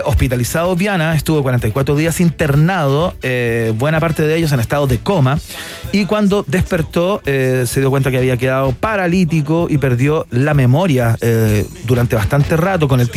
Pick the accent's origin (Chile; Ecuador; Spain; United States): Chile; Sí, como buen chileno, aplaudimos cuando aterrizamos.